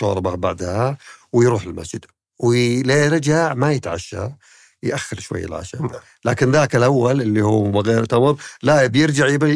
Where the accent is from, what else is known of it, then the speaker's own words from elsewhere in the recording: Riyadh, Riyadh Province, Saudi Arabia; يعني بتكلمك عن الرياض بحكم أني من أهل الرياض، أسر الرياض يعني تلقاها